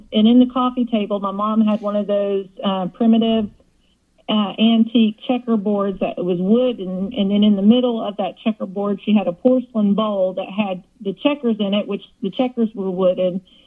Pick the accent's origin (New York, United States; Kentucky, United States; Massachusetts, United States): Kentucky, United States; Ashland; I'm born and raised in the Appalachian Mountains of Kentucky.